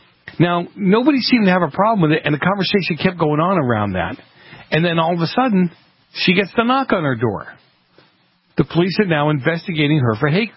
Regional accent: East Coast, United States; growing up in the East Coast, career tech ed was something here that they weren't taking seriously.

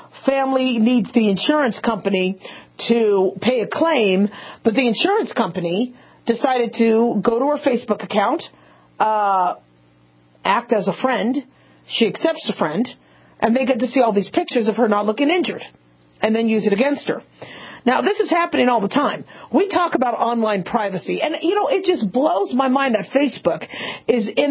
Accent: Phoenix, Arizona, United States; also born or lived in California / Las Vegas; I mean, I live in Las Vegas, right? And so I grew up, I grew up in Phoenix. I was born in California, grew up in Phoenix and Vegas.

